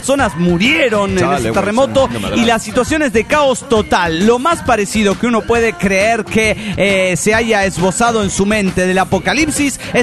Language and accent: Spanish; Argentina; de Argentina.